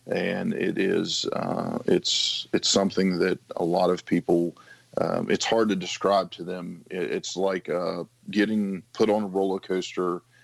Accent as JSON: {"language": "English", "region": "West Virginia", "country": "United States", "tie": "born or raised there", "said": "When you're growing up in West Virginia, we're always knocked for being a bunch of hillbillies."}